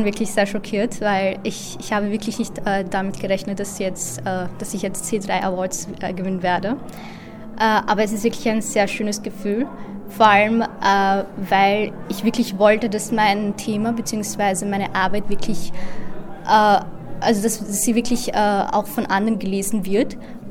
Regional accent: India; Also ich komme aus Indien und also ein Teil von Kaschmir liegt halt in Indien

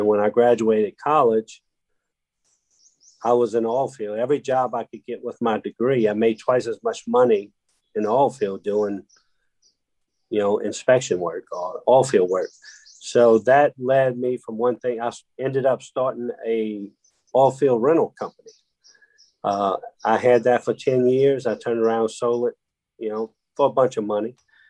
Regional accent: Louisiana, United States; Well, I grew up right here in South Louisiana on the bayou.

